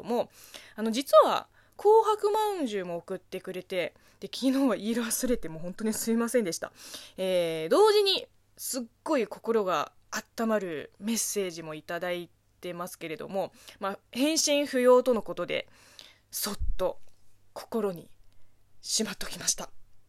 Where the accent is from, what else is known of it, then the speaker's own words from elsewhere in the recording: China; Japanese is a second language; この番組は中国生まれ中国育ちの私